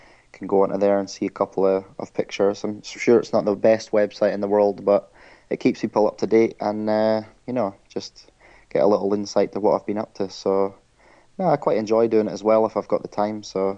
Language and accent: English; United Kingdom; I think as a British rider, you can't beat it. You got your home crowd behind you